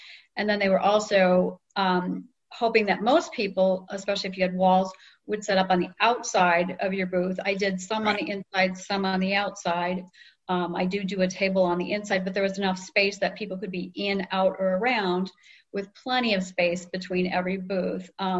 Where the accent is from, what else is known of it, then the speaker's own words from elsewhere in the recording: Wisconsin, United States; sorry, I'm from Wisconsin.